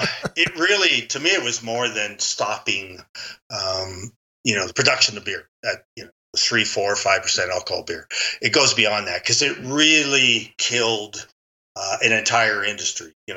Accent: Canada; Maybe because I grew up in Canada

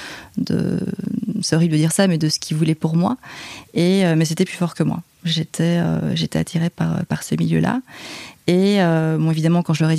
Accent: Liège, Wallonia, Belgium; now in Paris, France; je suis belge, je viens de Liège, en Belgique. Alors, je suis à Paris depuis un petit peu plus de 10 ans.

